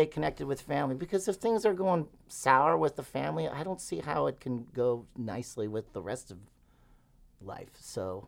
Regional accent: Ontario, Canada; now in Winnipeg, Canada; Kara and I are both from away. She's from Alberta, I'm from Ontario. And we met here in Winnipeg.

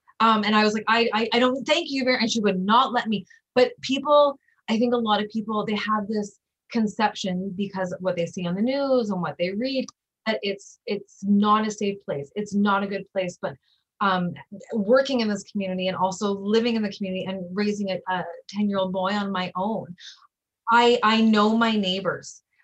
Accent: North Kildonan, Manitoba, Canada; also born or lived in Nova Scotia; So I was brought up in North Kildonan, well, Nova Scotia and North Kildonan. And I chose to move back to the North End. My dad grew up in the North End. So I've lived here for 20 years now.

